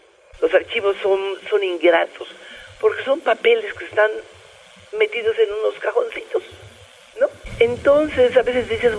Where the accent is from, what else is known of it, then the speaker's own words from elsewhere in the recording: Yucatán, Mexico; Yo adoro mi tierra, me da tristeza ver cómo se pierde nuestra identidad